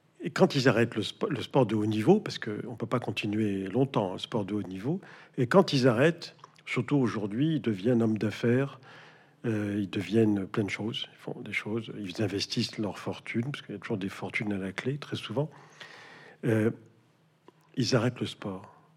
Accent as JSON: {"language": "French", "country": "Morocco", "tie": "born or raised there", "said": "Moi, je n'allais en Algérie que pour voir mes grands-parents pour les vacances, parce que je suis né au Maroc, j'habitais le Maroc, mais mon père est d'Oran et ma mère de Beaune. Qui se trouve dans le Constantinois."}